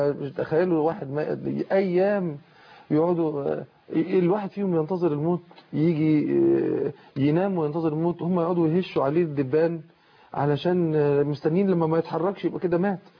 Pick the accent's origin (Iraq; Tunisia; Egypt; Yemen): Egypt